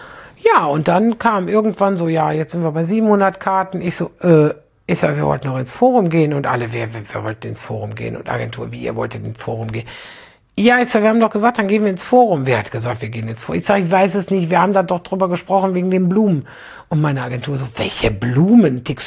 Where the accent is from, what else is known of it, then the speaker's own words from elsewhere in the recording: Aldekerk, North Rhine-Westphalia, Germany; weil das so nah an Aldekerk an meinem Heimatdorf ist, ne?